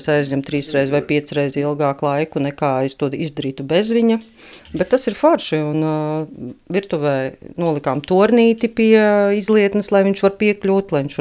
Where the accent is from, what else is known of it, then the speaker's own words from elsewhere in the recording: Riga, Latvia; līdzīga vide, kurā mēs esam auguši abi Rīgā, abi 80.